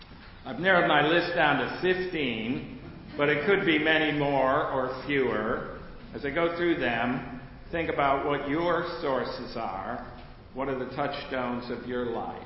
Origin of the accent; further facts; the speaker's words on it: Midwest, United States; born there; I was born in the Midwest.